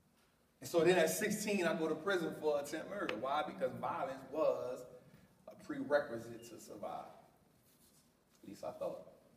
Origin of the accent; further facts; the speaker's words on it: New Orleans, Louisiana, United States; So for me, I come from a place, born and raised in New Orleans.